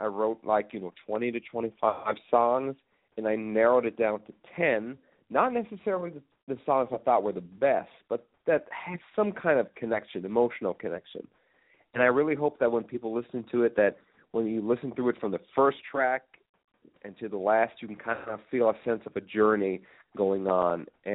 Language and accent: English; Stockholm, Stockholm County, Sweden; English is a second language; I was born and raised in Stockholm, Sweden. My mother's from Sweden and my father's from the States.